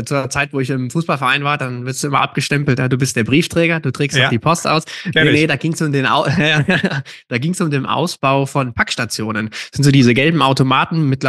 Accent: Munich, Bavaria, Germany; born there; Bin gebürtiger Münchner und allerdings für Hufhaus im Vertrieb in Mannheim zuständig. Bin so ein bisschen am Pendeln.

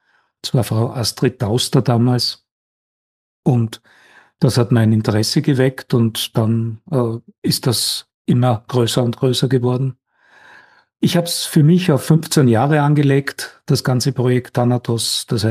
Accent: Graz, Styria, Austria; born there; Also ich bin in Graz geboren, das ist die zweitgrößte Stadt Österreichs im Bundesland Steiermark.

